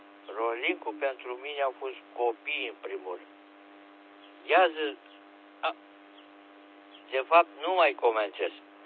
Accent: Craiova, Dolj, Romania; Păi eu sunt un bebe de la Craiova.

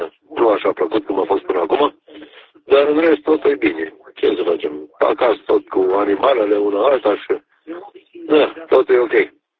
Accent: Timiș County, Romania; Și eu sunt din Banat, dar din Banat o românesc pe lângă Timișoara.

